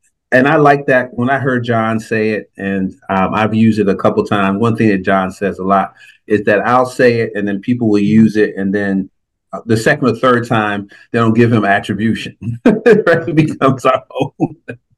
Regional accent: DR Congo; And I'm from the Democratic Republic of the Congo, and because I'm from there, I have a real astute, appreciation for leadership.

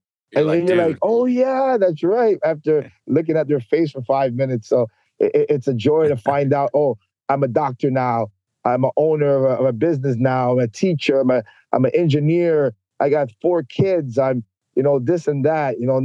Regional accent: Toronto, Ontario, Canada; So I grew up in Jane and Finch.

